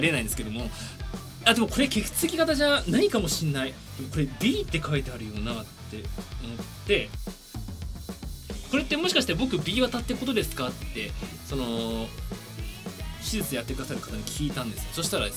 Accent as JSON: {"language": "Japanese", "town": "Suginami", "region": "Tokyo", "country": "Japan", "tie": "born or raised there", "said": "僕の地元は、杉並区なんですけどね"}